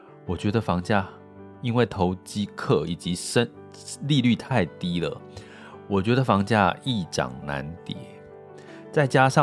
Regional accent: Taiwan; 这个真的是我们台湾人要真的要引以为傲的

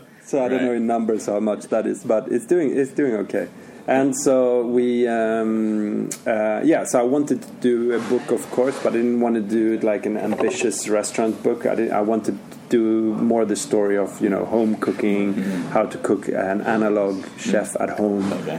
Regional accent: Sweden; So every single piece of metal and wood is local from where I'm from. The tree is fruit wood from my grandparents' summer house down in southern Sweden.

